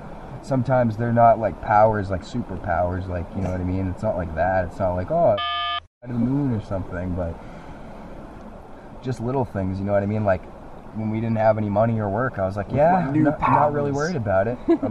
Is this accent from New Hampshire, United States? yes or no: yes; New Hampshire, United States; Like, you come from Colorado, Dave's from Nevada, we're from New Hampshire.